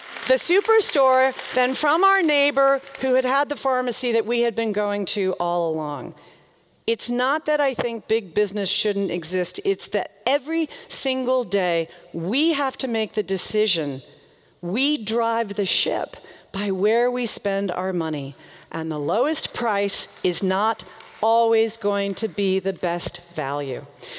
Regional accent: the South, United States; Growing up in the South, I used to think that Walmart killed small towns.

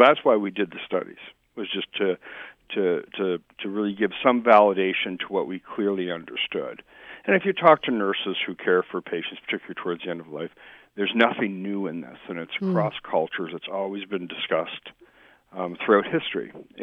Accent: Canada; I was 12, and I'm from Canada, and we would always go fishing.

